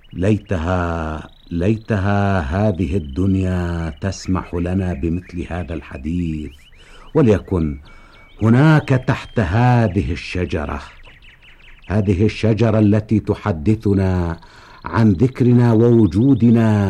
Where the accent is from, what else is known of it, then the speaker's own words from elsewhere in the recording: Najaf, Najaf Governorate, Iraq; ولدت في النجف الأشرف عام 2300 للهجرة المقدسة، ونشأت في هذه المدينة العلوية المباركة،